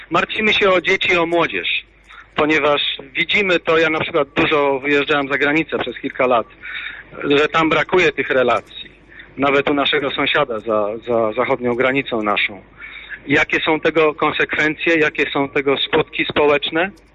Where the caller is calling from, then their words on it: Gdańsk, Pomeranian Voivodeship, Poland; U nas w Gdańsku, bo dzwonię z Gdańska